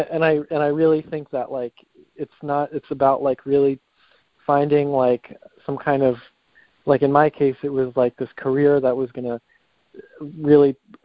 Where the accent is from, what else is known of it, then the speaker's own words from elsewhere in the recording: Connecticut, United States; I grew up in Connecticut, and then so after Pratt, I went to school in Bridgeport.